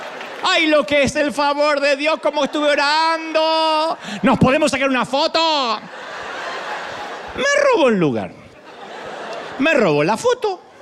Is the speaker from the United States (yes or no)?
no; Argentina; soy argentino y soy un elegido de Dios.